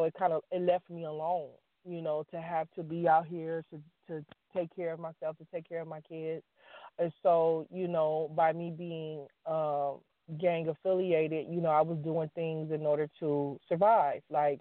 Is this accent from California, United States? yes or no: yes; Los Angeles, California, United States; And then growing up, I'm growing up in South LA. I went to Gompers. I went to Locke High School, and so we fought boys.